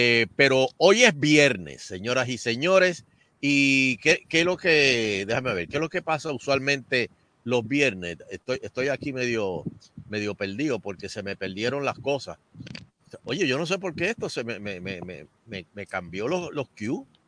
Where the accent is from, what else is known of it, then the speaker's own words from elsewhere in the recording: Ponce, Puerto Rico; now in Gurabo, Puerto Rico; Yo no soy de Ponce, aunque yo soy de Ponce, aunque estoy secuestrado en Gurabo.